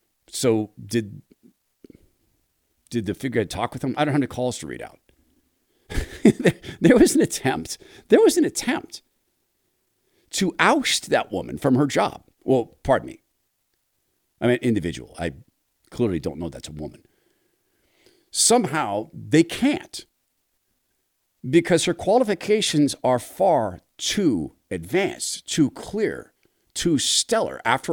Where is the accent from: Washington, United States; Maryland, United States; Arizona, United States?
Washington, United States; also born or lived in North Idaho; So growing up in Eastern Washington, in North Idaho, in this area